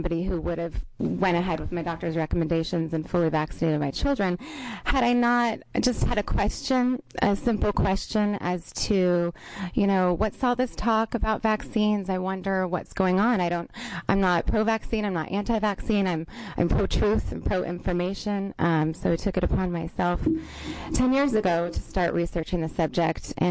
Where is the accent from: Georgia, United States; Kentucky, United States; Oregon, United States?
Oregon, United States; Tigard; I'm from Tigard, Oregon.